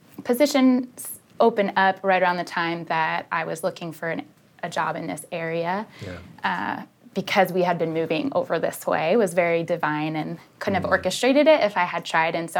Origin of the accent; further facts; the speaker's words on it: Pennsylvania, United States; also born or lived in Colorado; so I was born in Colorado and then raised mostly in Pennsylvania in non-denominational churches, grew up Christian